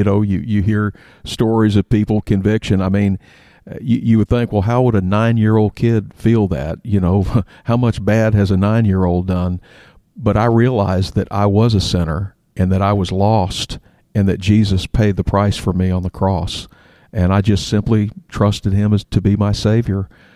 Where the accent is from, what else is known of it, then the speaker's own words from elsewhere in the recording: Miami, Florida, United States; I grew up in Miami, Florida.